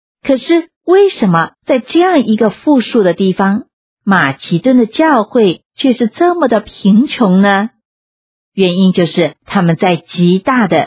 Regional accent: China; 意思就是他们穷到真的什么也没有，就像我们中国人说的一穷二白。

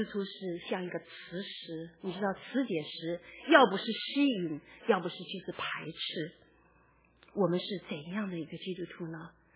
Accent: China; 我们中国人常说道高一尺，魔高一丈。

